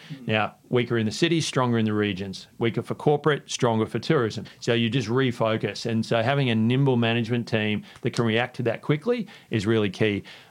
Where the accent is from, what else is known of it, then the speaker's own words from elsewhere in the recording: Queensland, Australia; I grew up in Queensland.